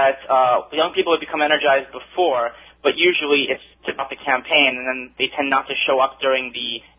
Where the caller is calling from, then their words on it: New York, United States; I'm calling from New York.